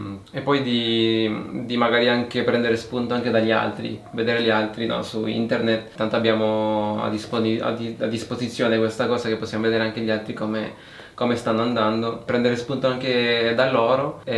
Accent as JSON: {"language": "Italian", "region": "San Salvador", "country": "El Salvador", "moved": "yes", "lives_now": "Italy", "said": "Sì, sono nato là e sono in Italia da 11 anni."}